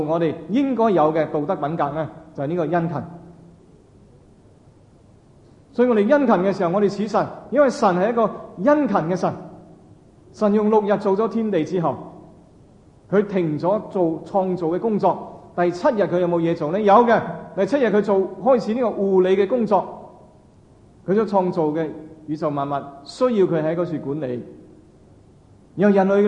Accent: China; 我们中国人说哇这个人很有天才

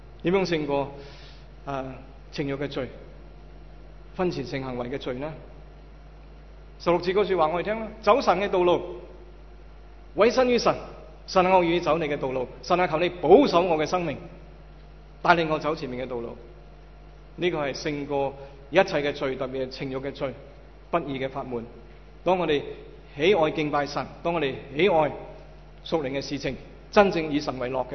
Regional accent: China; 学习我们中国人所谓的相敬如宾

